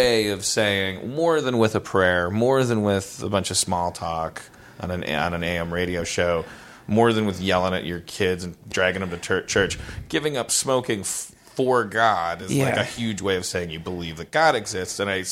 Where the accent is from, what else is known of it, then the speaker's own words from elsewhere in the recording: Wisconsin, United States; When I was growing up in Wisconsin as a Lutheran, as a wayward Lutheran